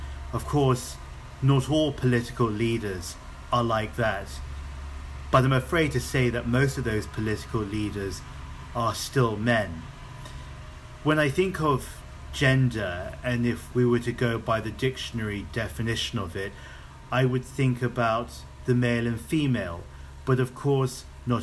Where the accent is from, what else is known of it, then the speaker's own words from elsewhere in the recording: London, United Kingdom; I was born in London. I grew up there as well. My parents are from Hong Kong, my father, and my mother has a background in Indonesia, Malaysia, and Singapore.